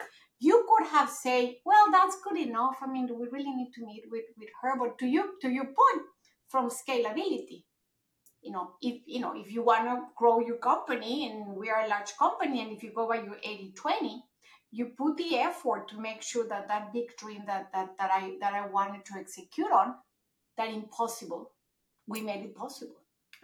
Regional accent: Mexico; also born or lived in Japan; I was born there, but I grew up in Mexico in a Japanese school. So sometimes I'm not like the most Mexican.

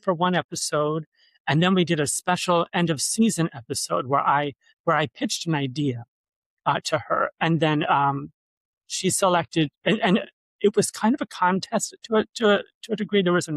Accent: Somerset, New Jersey, United States; I am from Somerset, New Jersey, and a little bit of background.

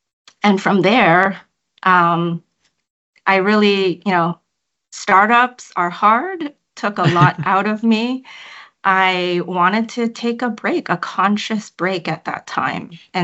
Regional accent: Scarborough, Ontario, Canada; I grew up in Scarborough, Ontario, just a suburb of Toronto. I still think of that area as home, despite my, you know, immigrant roots and Thai's heritage roots in Shanghai, China.

